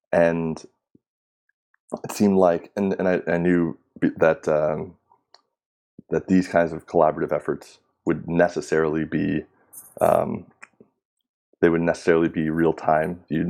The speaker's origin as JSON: {"language": "English", "region": "Texas", "country": "United States", "tie": "born or raised there", "said": "I was born and raised in Texas, and I appreciate or respect certain aspects of it."}